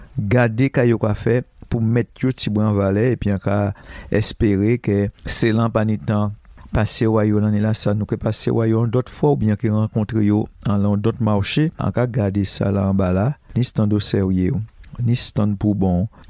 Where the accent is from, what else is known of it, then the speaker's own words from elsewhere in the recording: Guadeloupe, France; toutes ces belles choses qui se font ici, chez nous, en Guadeloupe